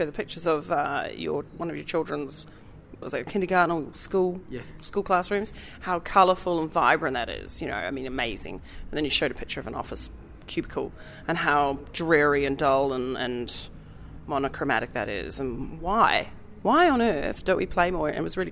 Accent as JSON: {"language": "English", "country": "New Zealand", "lives_now": "Australia", "said": "particularly living in Australia. I'm from New Zealand, living in Australia"}